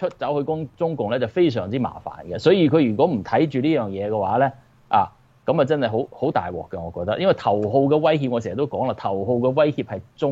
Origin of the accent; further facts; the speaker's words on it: United States; 你知唔知我哋美國人成日講 plan A plan B 啊嘛